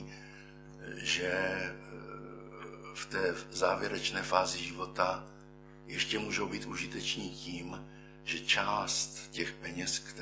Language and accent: Czech; Mikulov, South Moravian Region, Czechia; born there; Já jsem se v Mikulově narodil, tady na Jižní Moravě.